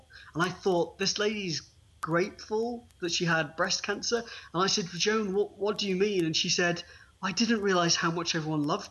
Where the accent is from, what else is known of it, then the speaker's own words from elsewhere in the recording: Wales, United Kingdom; I was raised in North Wales, so I love the countryside.